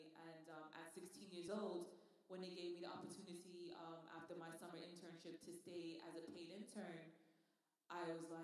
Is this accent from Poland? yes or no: no; Manchester, North West England, United Kingdom; also born or lived in London; now in New York, United States; I'm from Manchester, we get sun. So, definitely. Quick story, I lived in London for 3 years, and when I lived there, I remember being depressed. And I was like, you know what, let's break this up and move to New York.